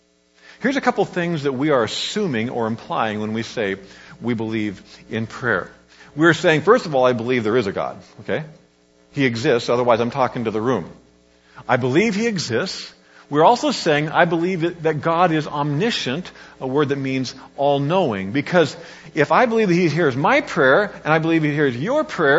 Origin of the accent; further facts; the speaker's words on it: Kansas, United States; Growing up in Kansas, my home church always had a special weekend in November